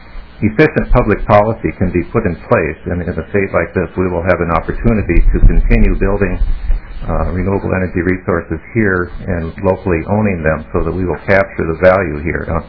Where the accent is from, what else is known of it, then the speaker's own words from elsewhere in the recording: Northfield, Minnesota, United States; from Northfield, Minnesota, and I'm really glad to be here